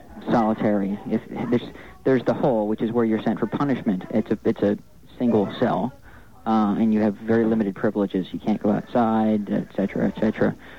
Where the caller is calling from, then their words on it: Philadelphia, Pennsylvania, United States; I'm calling from Philadelphia.